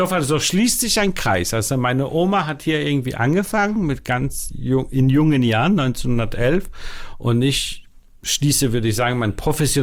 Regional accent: Warsaw, Masovian Voivodeship, Poland; German is a second language; Ich bin in Warschau geboren und da aufgewachsen und so weiter.

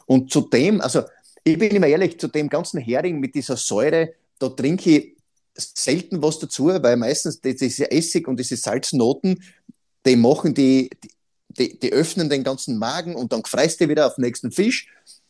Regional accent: Styria, Austria; Perfekt für mich immer natürlich als Steirer

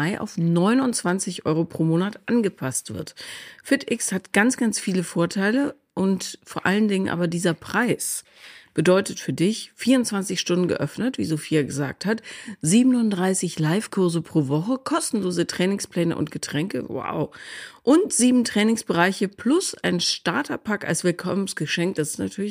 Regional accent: Munich, Bavaria, Germany; born there; ich bin auch Baden. In München geboren

